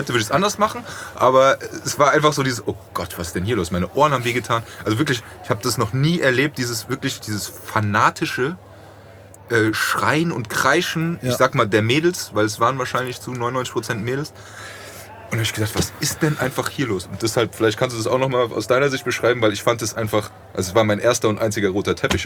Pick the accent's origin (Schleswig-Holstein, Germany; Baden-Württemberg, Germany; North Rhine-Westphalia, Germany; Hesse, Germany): Hesse, Germany; Frankfurt; Aber ich komme aus Frankfurt und da ist halt … die Eins.